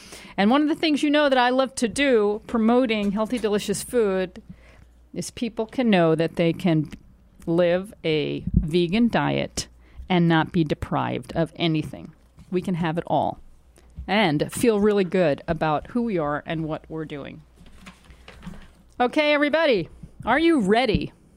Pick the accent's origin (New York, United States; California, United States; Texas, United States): New York, United States; I grew up in New York.